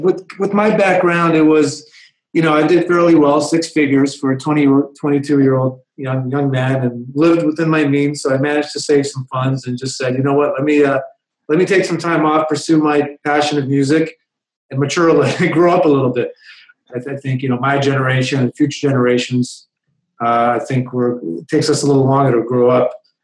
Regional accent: Toronto, Ontario, Canada; Family immigrated to Toronto, Canada. So I grew up in Toronto. To immigrants that immigrated several times. So my parents were originally from communist Russia, grew up there, had immigrated to the Middle East, had immigrated once again

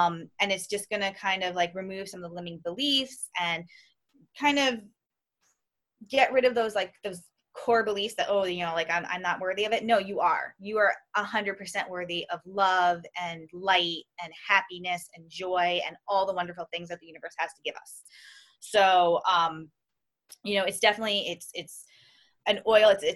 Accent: New York, United States; yeah, I'm New Yorker.

